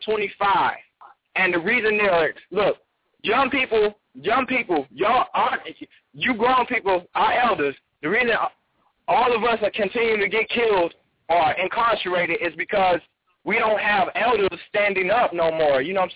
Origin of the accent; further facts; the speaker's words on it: St. Louis, Missouri, United States; the protests out in my hometown, because I'm from St. Louis, and this is why I'm so heated, because I never thought it would happen there.